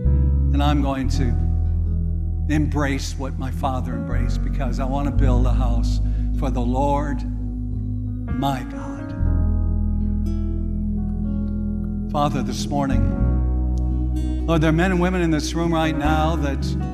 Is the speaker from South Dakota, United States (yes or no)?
yes; South Dakota, United States; One day I was traveling between Minneapolis and in my hometown of South Dakota.